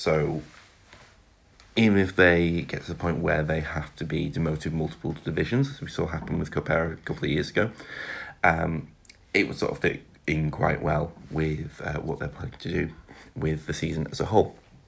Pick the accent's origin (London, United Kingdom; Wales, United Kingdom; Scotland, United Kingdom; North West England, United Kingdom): Scotland, United Kingdom; obviously as a Scot